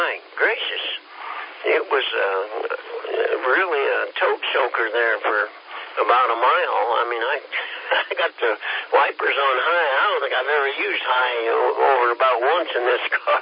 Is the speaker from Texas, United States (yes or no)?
no; Kansas, United States; we're from Kansas, and we don't bother anybody.